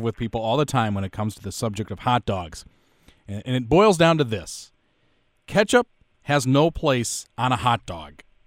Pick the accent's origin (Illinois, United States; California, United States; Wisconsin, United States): Illinois, United States; Now, I grew up near Chicago